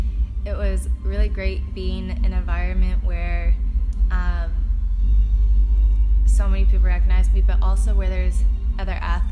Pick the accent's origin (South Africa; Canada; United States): Canada; Toronto, Ontario; because I'm from Toronto and not gonna really know, but like 10 minutes outside is Mississauga